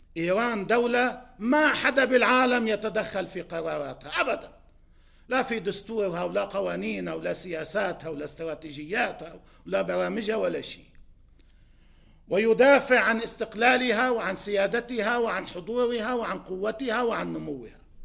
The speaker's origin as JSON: {"language": "Arabic", "country": "Lebanon", "said": "بدهم يساعدونا كلبنانيين"}